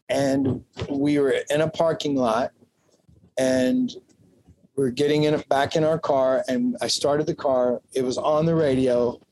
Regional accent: Kentucky, United States; and I'm from Kentucky, as you can see on my

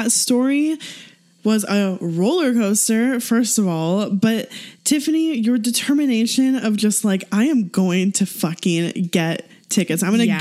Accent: Canada; from Canada

